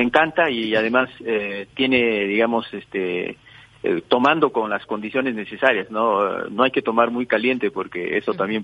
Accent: Peru; Soy peruano.

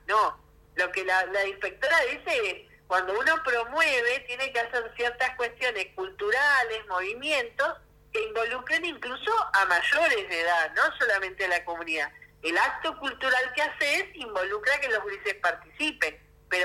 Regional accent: La Teja, Montevideo, Uruguay; Yo vivo, soy de La Teja

